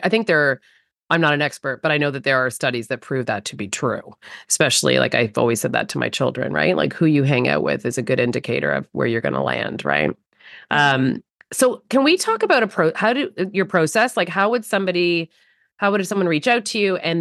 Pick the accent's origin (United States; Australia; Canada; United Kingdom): Canada; we do know that Armor is spelled with a U because we're Canadian?